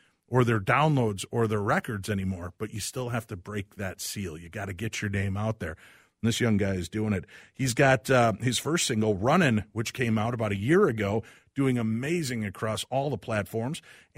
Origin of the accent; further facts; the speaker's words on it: Chicago, Illinois, United States; And I grew up in the Chicagoland area.